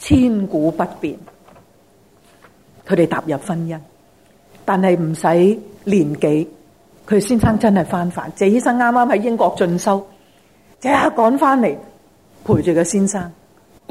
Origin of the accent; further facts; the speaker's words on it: Hong Kong; 我们香港人多谢他